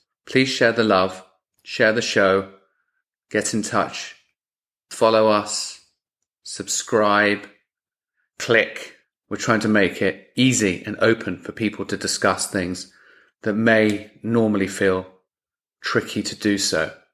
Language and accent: English; London, United Kingdom; accent: London; now in Los Angeles, United States; I'm in LA with my London accent.